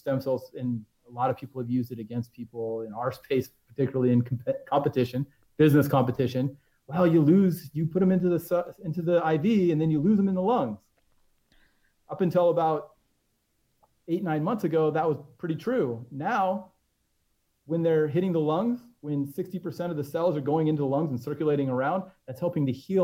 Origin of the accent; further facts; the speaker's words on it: Washington, United States; I grew up in Central Washington, right? In Washington State, people would tell you that that's a blue state.